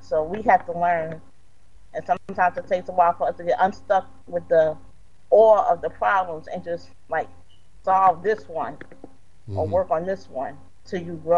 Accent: New York, United States; I know growing up in New York, a lot of black people who weren't American, Haitian, Jamaican, whatever, they would have their own little small channels

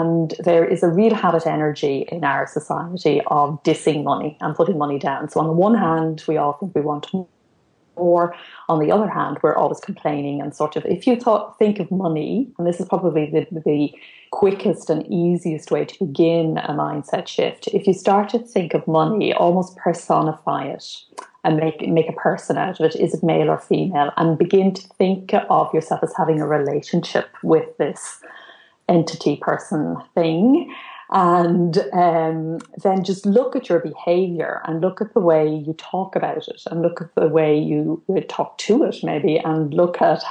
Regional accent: Ireland; I grew up in the Ireland of Charlie Haughey

